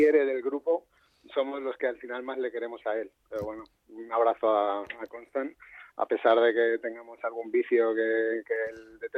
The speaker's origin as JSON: {"language": "Spanish", "region": "Valencian Community", "country": "Spain", "said": "Al final los valencianos no es como los bilbaínos, no hacemos donde queremos"}